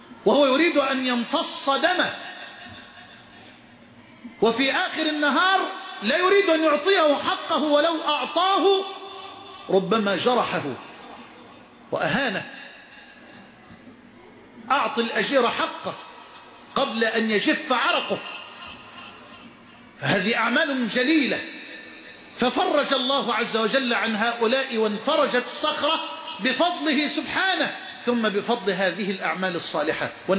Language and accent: Arabic; Egypt; واجعل بلدنا مصر واحة للأمن والأمان